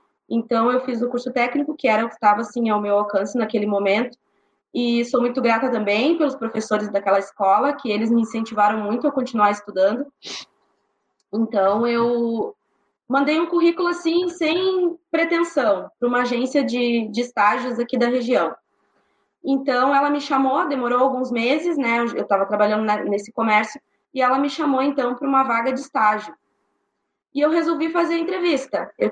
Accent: Viamão, Rio Grande do Sul, Brazil; born there; now in Lajeado, Brazil; eu nasci em Viamão, na verdade, na região metropolitana de Porto Alegre. E depois, quando o meu marido teve, né, uma oportunidade de trabalho aqui na região, a gente veio morar, então, em Estrela

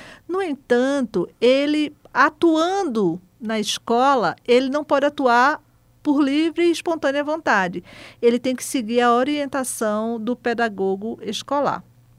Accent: Recife, Pernambuco, Brazil; now in Curitiba, Brazil; eu tenho um sotaque diferente, porque eu não sou curitibana, eu sou recifense. Nasci e me criei em Recife e fiz toda a minha formação acadêmica em Recife, Pernambuco.

